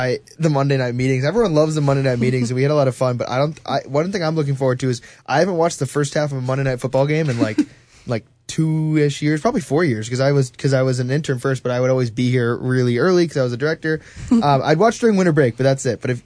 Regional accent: Elk Grove, California, United States; born there; I was born in Elk Grove, actually.

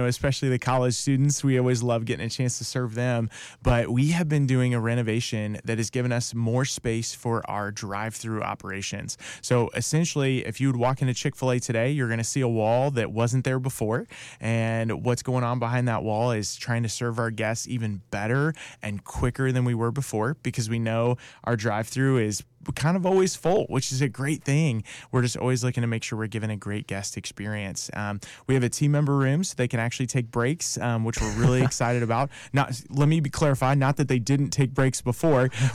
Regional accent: Nebraska, United States; So my quick story, I grew up in Nebraska, went to University of Nebraska-Lincoln, and actually majored in education.

